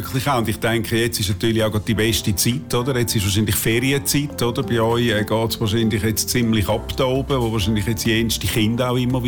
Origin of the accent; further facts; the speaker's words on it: Zurich, Switzerland; accent: Zurich German; ich mit meinem bescheidenen Zürcher Dialekt, oder ja, ist zwar auch nicht gerade ein richtiger, aber indirekter Zürcher Dialekt